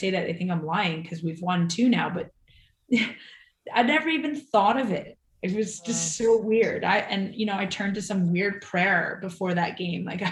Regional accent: Canada; We're Canadian. We didn't have any opportunity to see these people in person.

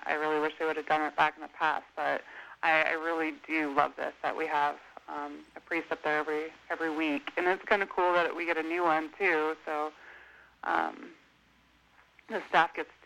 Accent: Newcastle, California, United States; now in Colfax, United States; I was born and raised in Newcastle.

